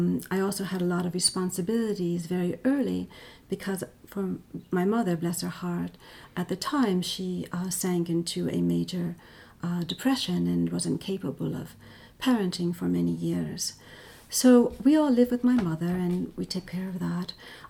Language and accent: English; Mamaroneck, New York, United States; born there; I was born in Mamaroneck, New York, my father was a mechanical engineer